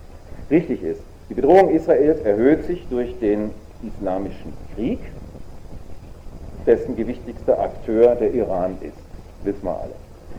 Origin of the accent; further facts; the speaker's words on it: Germany; also wenn wir so als Deutsche von einem iranischen Oppositionellen gelobt werden